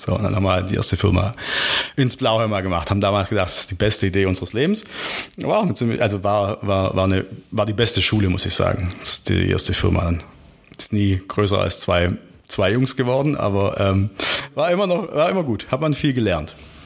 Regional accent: Bad Waldsee, Baden-Württemberg, Germany; Ich komme aus dem schönen Oberschwaben, genauer aus Bad Waldsee.

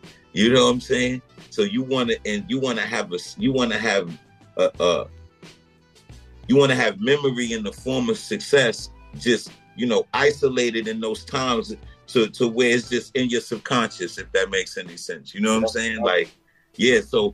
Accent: Brooklyn, New York, United States; You know, I come from Brownsville, Brooklyn, and I lived in a house with both of my parents.

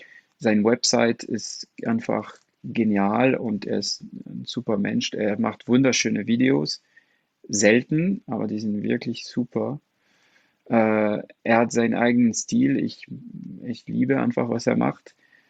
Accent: France; German is a second language; Also remember, ich bin Franzose und Comics sind sehr groß in Frankreich.

